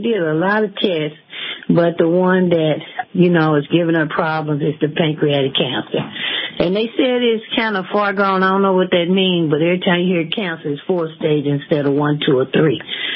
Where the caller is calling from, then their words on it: St. Louis, Missouri, United States; God bless you, Dr. Wallach, and Sister Stephanie in St. Louis.